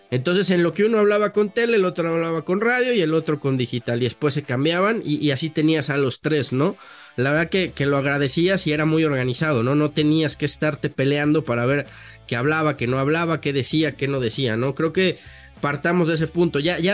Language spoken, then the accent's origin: Spanish; Mexico City, Mexico; also born or lived in Madrid; Dos años prácticamente de que ya estoy de regreso acá en mi país, en México, y específicamente en Ciudad de México. Pues anduve por todos lados. Primero en España, 3 años viviendo en Madrid